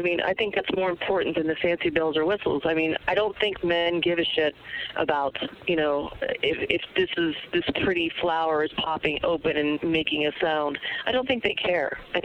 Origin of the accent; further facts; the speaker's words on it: Florida, United States; I have one good one. I was raised in Florida, right?